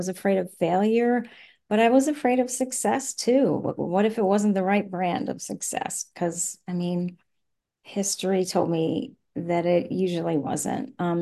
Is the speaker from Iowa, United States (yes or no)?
no; New York, United States; now in Nashville, United States; I'm actually from New York, but I have lived in Nashville for 26 years now.